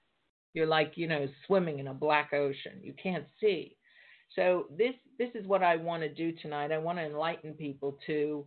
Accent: United States; now in United Kingdom; America, I love you. You're my home country, even though I live in the UK.

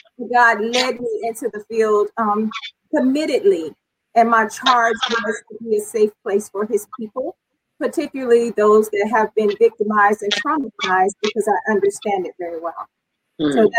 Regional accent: Tampa, Florida, United States; born there; I was born in Hillsborough, Tampa, and I was abandoned in the hospital.

